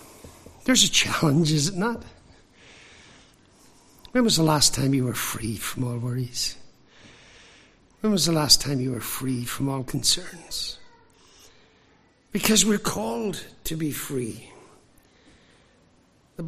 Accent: Ireland; I'm Irish. I'm allowed to make statements like that.

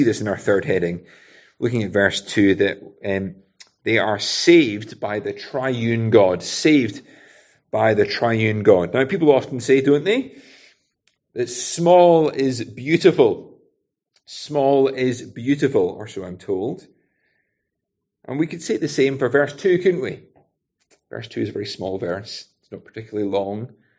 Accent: Scotland, United Kingdom; I love being Scottish.

